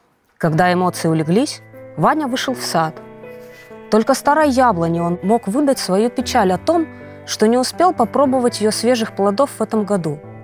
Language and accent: Russian; Omsk, Omsk Oblast, Russia; я родилась и живу в Омске.